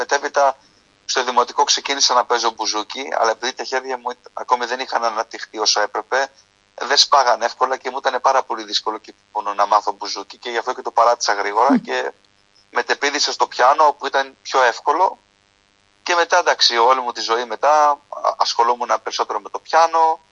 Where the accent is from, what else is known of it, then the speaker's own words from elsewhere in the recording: Volos, Thessaly, Greece; now in Germany; μεγάλωσα, γεννήθηκα και μεγάλωσα στον πανέμορφο Βόλο. Πραγματικά είμαι πολύ περήφανος που μεγάλωσα σε αυτή την πανέμορφη πόλη. Φυσικά χωρίζες από την Καρδίτσα, από την πλευρά του πατέρα μου και από την πλευρά της μητέρας μου, από ένα χωριό έξω από το Βόλο.